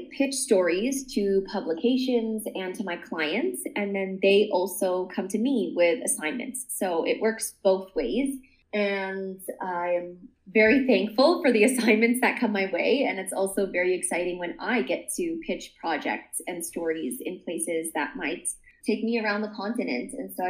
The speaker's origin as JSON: {"language": "English", "town": "Toronto", "region": "Ontario", "country": "Canada", "tie": "born or raised there", "said": "But I grew up in Toronto, which is very diverse."}